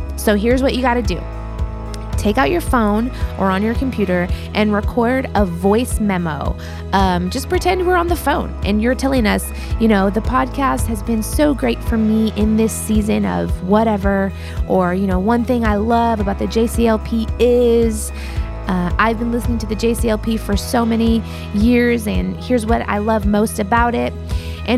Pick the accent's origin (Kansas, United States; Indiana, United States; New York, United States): Indiana, United States; I am from Indiana.